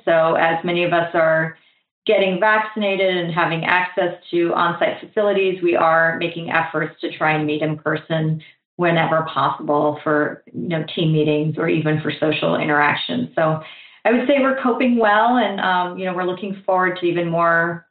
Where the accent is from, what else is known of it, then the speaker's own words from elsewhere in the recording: Florida, United States; I had returned to my hometown in Florida